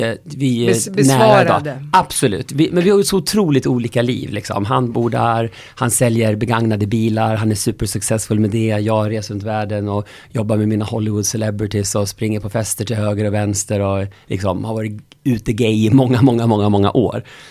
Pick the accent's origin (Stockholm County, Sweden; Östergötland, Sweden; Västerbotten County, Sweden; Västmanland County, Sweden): Västmanland County, Sweden; Köping; Jag är född och uppvuxen i Köping. Mellan Västerås och Arboga. För folk som inte vet vart det ligger.